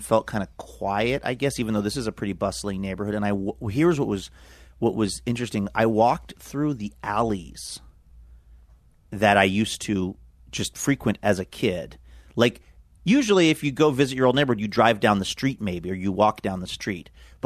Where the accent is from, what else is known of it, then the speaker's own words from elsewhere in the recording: Seattle, Washington, United States; I went and I walked around Green Lake, which is where I grew up in Seattle, and I ended up going back.